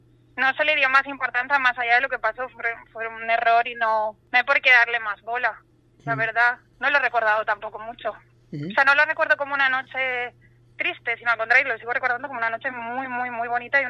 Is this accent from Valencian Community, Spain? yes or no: yes; Valencian Community, Spain; nosotros seguimos siendo valencianas, nos gusta vestirnos